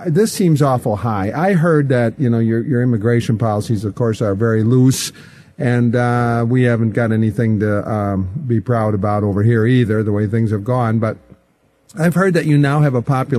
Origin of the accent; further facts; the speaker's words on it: United States; Well, speaking as an American, they don't even have any intention of abiding by our laws.